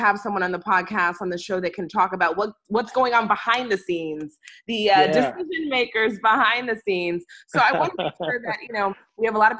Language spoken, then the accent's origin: English; DC metropolitan area, United States; We have amazing, amazing talent and music coming out of the DMV. I grew up in this area.